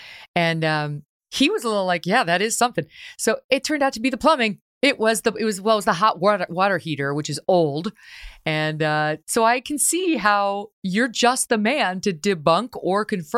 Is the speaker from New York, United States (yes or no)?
yes; Syracuse, New York, United States; also born or lived in Albany; So you are a kid from upstate New York, just like yours truly. I grew up in Syracuse and Albany